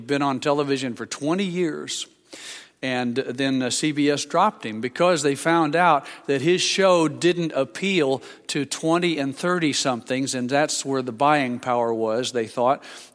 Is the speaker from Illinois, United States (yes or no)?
no; Vincennes, Indiana, United States; Back when I was a schoolboy in my hometown of Vincennes, Indiana, I remember one teacher.